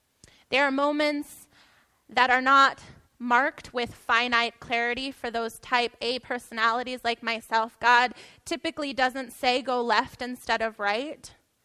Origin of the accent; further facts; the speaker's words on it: San Diego, California, United States; also born or lived in Colorado; I was born in Colorado, but I only lived there for like 9 months. And then I came into San Diego and have lived here, you know, the rest of my life.